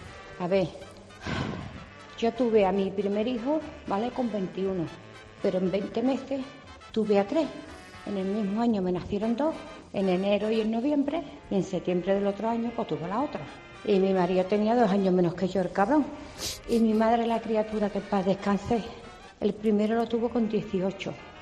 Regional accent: Seville, Andalusia, Spain; Soy de Sevilla.

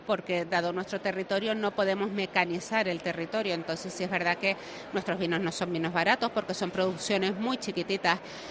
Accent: El Hierro, Canary Islands, Spain; Del Hierro.

